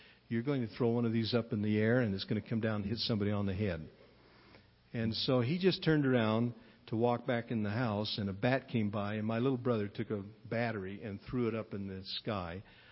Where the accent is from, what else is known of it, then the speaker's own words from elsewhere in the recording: Delta, Utah, United States; born there; I was born on Halloween, and I was born in Delta, Utah, in the year 1934.